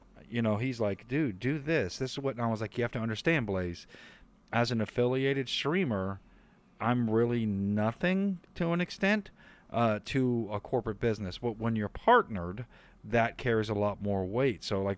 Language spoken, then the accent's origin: English; United States; He's from Belgium and I'm from the States.